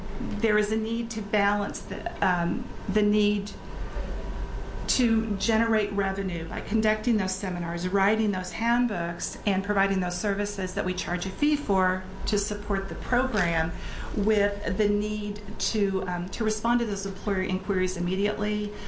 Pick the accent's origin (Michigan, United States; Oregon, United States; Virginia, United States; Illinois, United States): Oregon, United States; Burns; I was born and raised in Burns. I worked in John Day. I worked in Baker City.